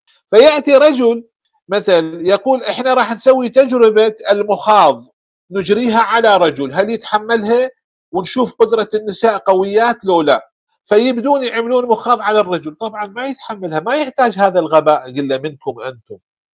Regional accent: Iraq; إحنا كما يقال عندنا بالعراق

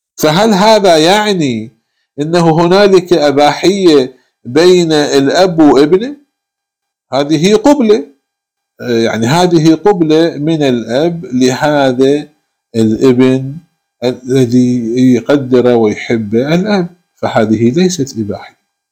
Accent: Iraq; احنا عندنا بالعراق انه النساء الكبيرات في السن يبصقن بفم الطفل

